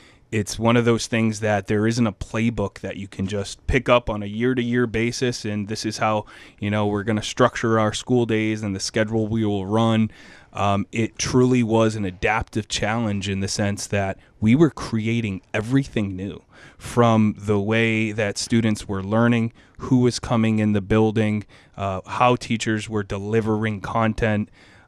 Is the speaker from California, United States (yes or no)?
no; New Bedford, Massachusetts, United States; I'm from South Coast, Massachusetts, right? And grew up in the New Bedford area. I'm a son of two immigrant parents. My father immigrated to New Bedford, my mother to Fall River